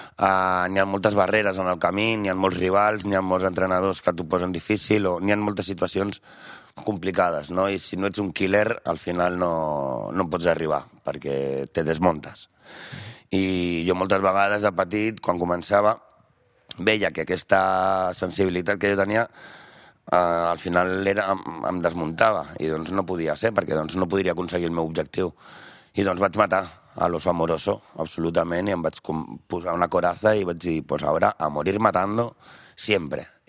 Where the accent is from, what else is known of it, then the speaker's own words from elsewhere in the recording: Premià, Catalonia, Spain; also born or lived in Barcelona; jo vaig néixer a Barcelona i des de que vaig néixer vaig viure a Premià.